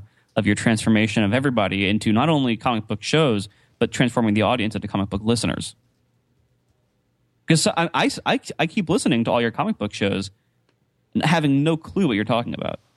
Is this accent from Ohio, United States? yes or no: yes; Columbus, Ohio, United States; And you know, I'm from Columbus, Ohio, and Columbus does not have any pro teams of any sports that matter in this country.